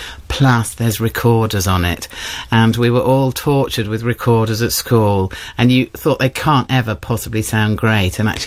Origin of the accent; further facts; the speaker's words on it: South East England, United Kingdom; I was brought up in Kent, in the Weald of Kent, in a little village. I had a pretty idyllic upbringing.